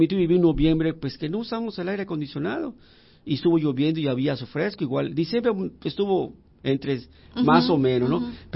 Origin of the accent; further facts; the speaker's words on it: Yucatán, Mexico; Pero ya luego, pues como buenos yucatecos nos volvemos a adaptar, ¿no?